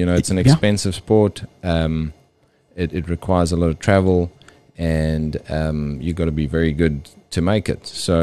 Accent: Zimbabwe; I was 13 years old. I grew up in Zimbabwe.

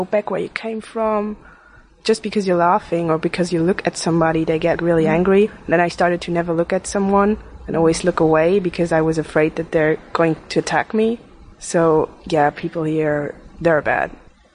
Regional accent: East Germany, Germany; English is a second language; Where I grew up, there weren't any children like me.

